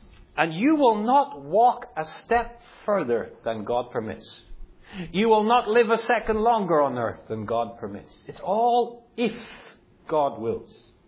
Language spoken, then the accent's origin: English; Ireland; When I was a boy, growing up in Ireland, when you would drive along, and I've told many of you this story before, when you would drive along the villages and towns, there's little churches everywhere.